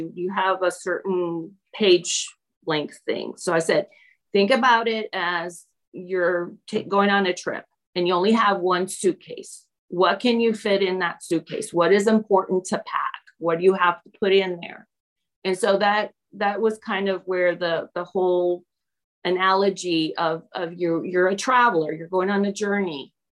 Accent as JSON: {"language": "English", "country": "Peru", "tie": "born or raised there", "said": "I grew up in Peru."}